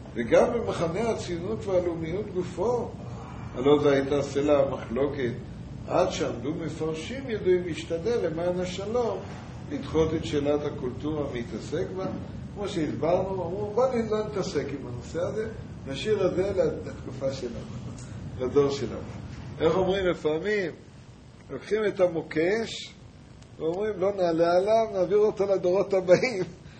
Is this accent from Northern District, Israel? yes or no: no; Mishmar HaSharon, Central District, Israel; אני בא מקיבוץ. קיבוץ משמר השרון.